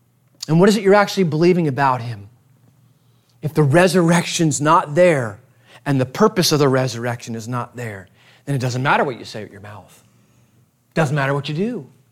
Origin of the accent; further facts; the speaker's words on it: United States; Come on, we're American. We love telling people what we like and what we think is good.